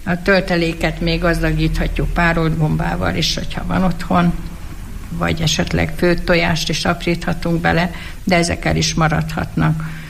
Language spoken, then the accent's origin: Hungarian; Szuhakálló, Borsod-Abaúj-Zemplén, Hungary; born there; Szuhakálóba, az én szülőfalumba, aszalt almából, körtéből készült a susinka leves.